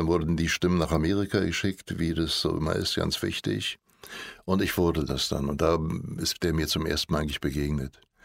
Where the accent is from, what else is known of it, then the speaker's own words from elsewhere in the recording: Berlin, Germany; Nee, ich bin in Neukölln groß geworden, also aufgewachsen